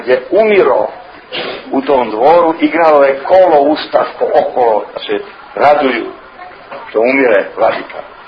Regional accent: Serbia; Mi kao Srbi ne moramo da se busamo Srbima, Srbima, Srbi.

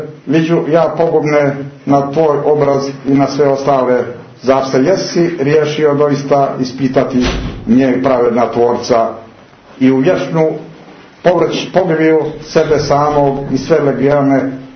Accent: Montenegro; kako se kod nas u Morače kaže

